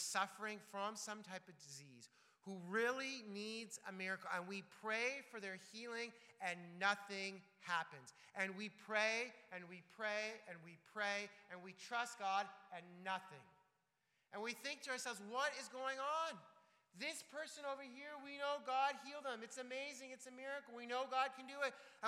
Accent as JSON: {"language": "English", "town": "Toronto", "region": "Ontario", "country": "Canada", "said": "I'm from Toronto and live close to Toronto now."}